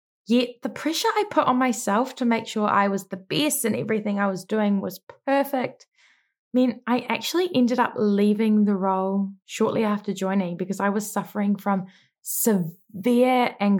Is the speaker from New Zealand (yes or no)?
yes; Wellington, New Zealand; I grew up in Wellington, one of the best places ever, and went to a private girls' school for 13 years of my life.